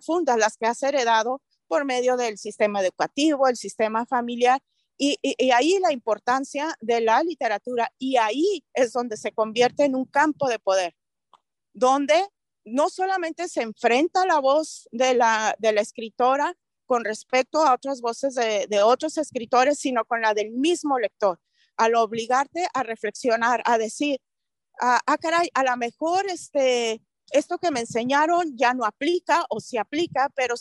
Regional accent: Ciudad Juárez, Chihuahua, Mexico; yo soy del norte de México, de Ciudad Juárez, yo crecí oyendo

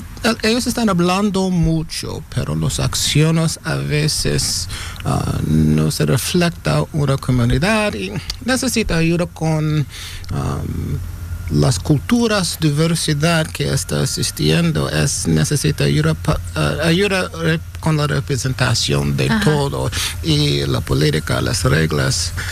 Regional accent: Bronx, New York, United States; born there; Spanish is a second language; es un hombre que nació en el Bronx, pero mi padre, mi abuelo, ellos son de Panamá

